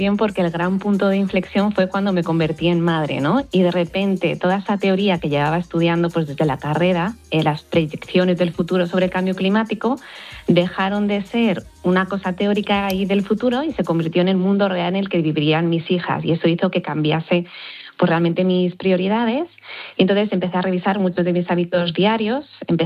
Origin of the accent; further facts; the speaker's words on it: Galicia, Spain; pues es que como buena gallega yo te diré que depende